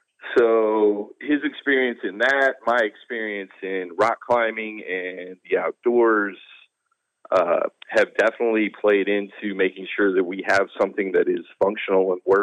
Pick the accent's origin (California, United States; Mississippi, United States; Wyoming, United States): Wyoming, United States; moved away; Yeah, so I grew up in Wyoming, but my family's all from Eastern Kentucky, West Virginia. My family moved back from Wyoming in 94